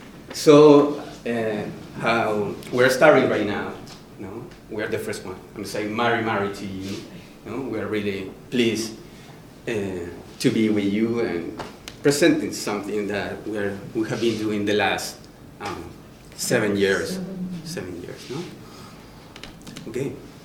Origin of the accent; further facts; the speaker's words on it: Chile; English is a second language; I'm coming from Chile. Yeah, we're going to show you some. Well, first, I'm sorry for my English. It's not my first language.